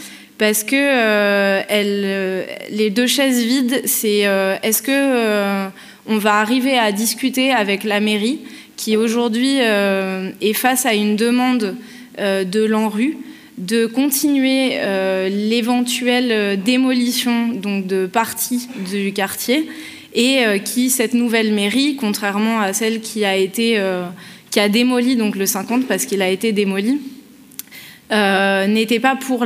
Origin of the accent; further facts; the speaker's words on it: Grenoble, Auvergne-Rhône-Alpes, France; donc nous, on vient de la Villeneuve, de Grenoble.